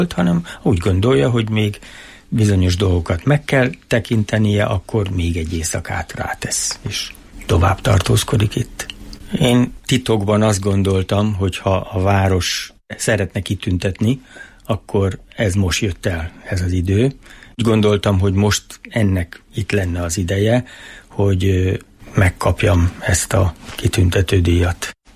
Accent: Miskolc, Borsod-Abaúj-Zemplén, Hungary; born or raised there

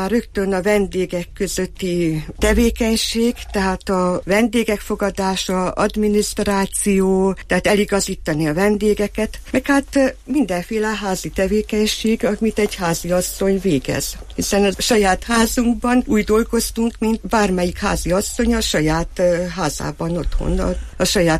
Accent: Bixad, Covasna, Romania; én meg Sepsibűszádról származom, ugye Háromszékről, Kovászna megyéből

